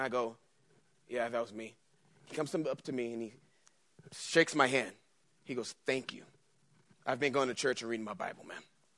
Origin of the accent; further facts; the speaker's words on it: San Diego, California, United States; Most of you know I grew up in San Diego. Went to high school right in the middle, right by San Diego State